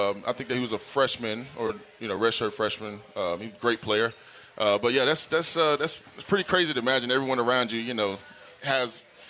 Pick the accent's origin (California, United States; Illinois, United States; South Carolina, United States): South Carolina, United States; now in Richmond, United States; The weather. I'm from South Carolina, so that's the only thing I would say.